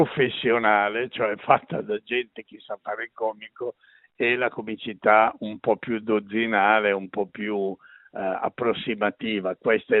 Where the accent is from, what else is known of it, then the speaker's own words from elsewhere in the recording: Milan, Lombardy, Italy; io da milanese dico toglierei addirittura il forse